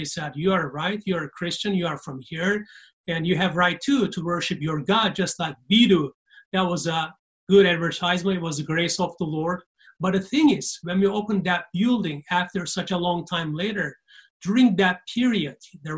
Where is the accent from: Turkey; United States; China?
Turkey; I'm coming from Turkey. Let me give you a brief information about my country.